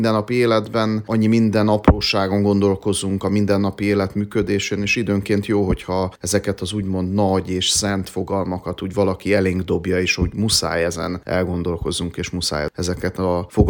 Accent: Cluj-Napoca, Cluj County, Romania; Kolozsváron születtem, Kolozsváron nőttem fel, a gyerekkorom legnagyobb részét ott töltöttem, az iskolát is ott végeztem, az újra alakuló, 90-es évek elején újra alakuló unitárius kollégiumban érettségiztem

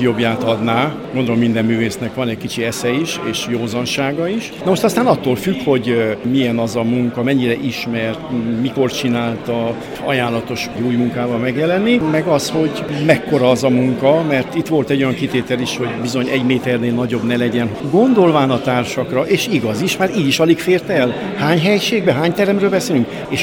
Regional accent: Târgu Mureș, Mureș County, Romania; Sok vásárhelyi művész szerepel, arányban szerintem nagyon sok. Talán többen vagyunk, mint kolozsváriak, nem tudom.

